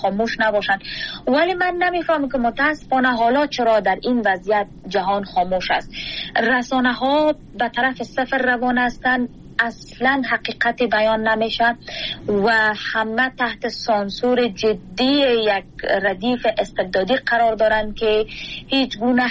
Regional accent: Kabul, Afghanistan; moved away; ما مکلف و مجبور برازی شدیم که باید شهر کابل را یا افغانستان را رها بکنیم به خاطر زنده ماندن خود.

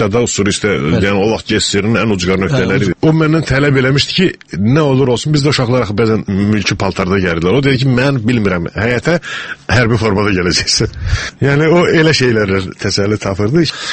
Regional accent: Bilasuvar, Bilasuvar District, Azerbaijan; born there; Bu, yəni 53-cü ildə biz ora köçürülmüşük, mən orada anadan olmuşam, Biləsvarda doğulmuşam.

